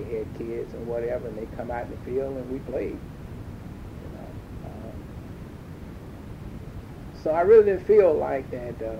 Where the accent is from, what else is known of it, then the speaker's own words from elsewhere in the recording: Chapel Hill, North Carolina, United States; One of the things in growing up in Chapel Hill, we developed some very special relationships with some of the white kids that went to Chapel Hill High.